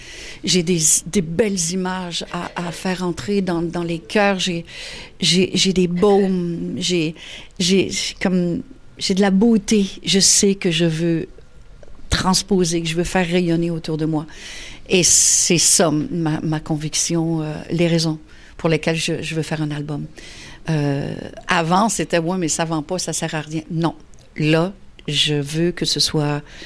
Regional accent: Quebec, Canada; gaspésiennes aussi, mes enfants. C'est fort, les racines en région. Et c'est très bien comme ça. C'est notre accent, là, c'est le drapeau qu'on a dans notre gorge

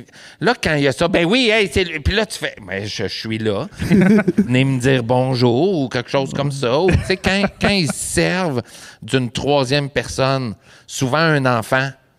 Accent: Quebec, Canada; tu sais, je viens de la Beauce

